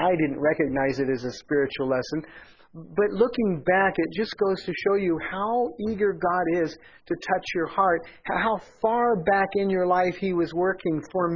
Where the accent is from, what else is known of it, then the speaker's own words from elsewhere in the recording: Pomona, California, United States; I'm walking home from Washington Elementary School on Town Avenue in Pomona, California.